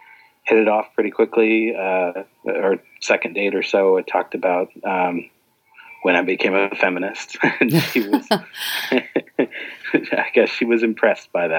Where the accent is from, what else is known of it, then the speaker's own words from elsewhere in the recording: Arizona, United States; now in Boston, United States; I'm originally from Arizona. I went to school at BYU. And then I moved out to Boston a couple of years after graduation.